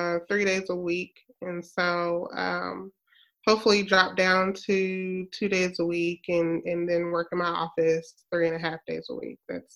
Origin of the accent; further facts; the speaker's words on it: Dallas, Texas, United States; Yeah, so you know, like I mentioned, I grew up here in Dallas, and I went to SMU for undergrad.